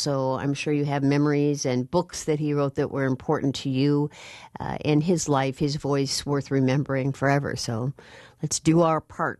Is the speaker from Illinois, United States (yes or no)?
yes; Des Plaines, Illinois, United States; after growing up in Hyde Park for a while in Des Plaines, I was a child of the Chicago suburbs about that time as well